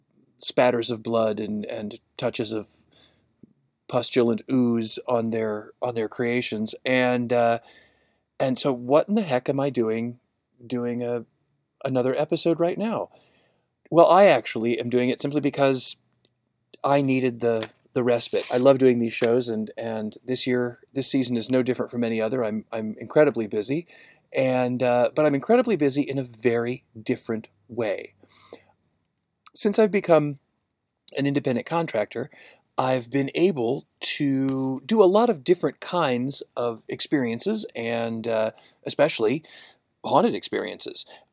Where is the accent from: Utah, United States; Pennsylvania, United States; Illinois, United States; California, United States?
Illinois, United States; Chicago; And of course, I grew up in Chicago, so when it was October, it was dark.